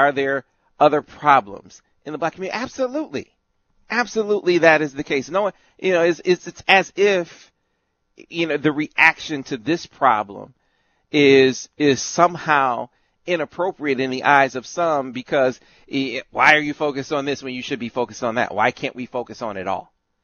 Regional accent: Flint, Michigan, United States; And I point to, you know, my hometown in Flint, and it's a video that has since gone viral.

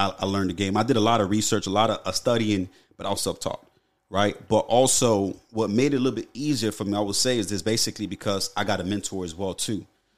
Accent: Miami, Florida, United States; I grew up in South Florida, Miami. You know, the inner city is Miami.

